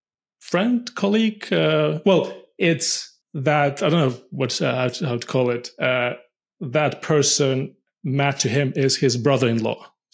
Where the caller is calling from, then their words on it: Manchester, North West England, United Kingdom; I'm in Manchester, UK.